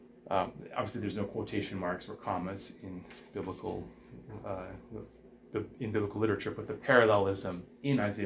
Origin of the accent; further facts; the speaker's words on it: Ethiopia; I grew up in Ethiopia and went to the Coptic church, but I haven't been to church in a long time.